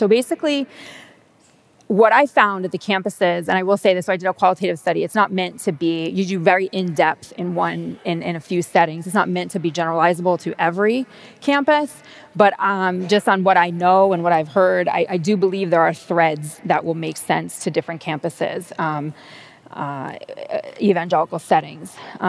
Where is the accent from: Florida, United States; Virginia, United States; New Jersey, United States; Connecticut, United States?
New Jersey, United States; than I had been in previously growing up in North Jersey. I went to public schools my whole life.